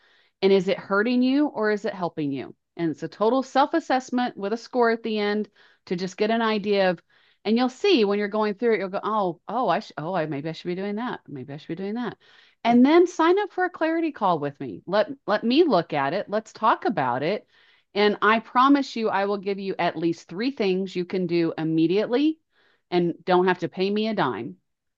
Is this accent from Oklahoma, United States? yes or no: yes; Norman, Oklahoma, United States; I grew up in Norman, Oklahoma.